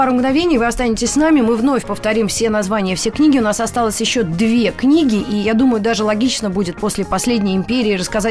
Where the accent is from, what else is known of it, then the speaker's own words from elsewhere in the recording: Moscow, Russia; я как москвичка такая мерзопакостная с акцентом, сноб такой отвратительный.